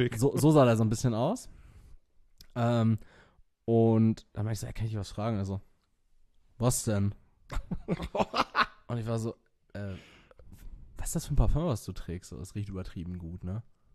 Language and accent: German; Castrop-Rauxel, North Rhine-Westphalia, Germany; ich bin hier halt zugezogen, so. Also, ich komme halt gewöhnlich irgendwie aus Kastrop